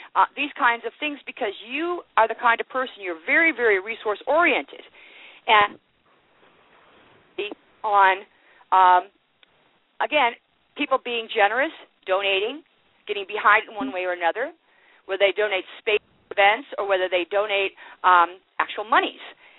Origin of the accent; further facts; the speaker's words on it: Worcester, Massachusetts, United States; Ah, I was born and raised in Worcester.